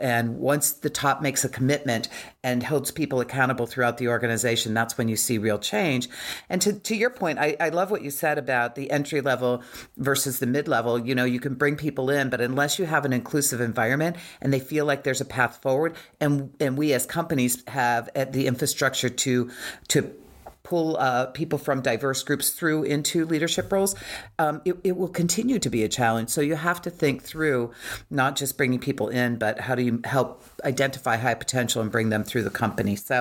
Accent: Washington, United States; in my hometown, the greater Washington area

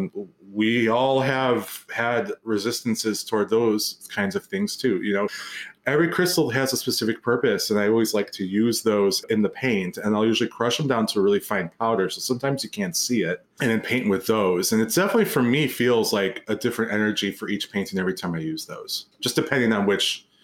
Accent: Glastonbury, South West England, United Kingdom; now in North America; I grew up in Glastonbury, England, and Glastonbury has a very huge pagan and also Christian history

